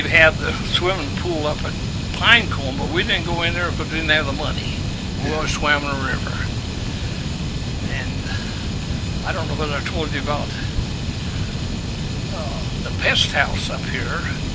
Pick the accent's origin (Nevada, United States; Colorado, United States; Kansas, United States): Kansas, United States; right after we come here from Kansas.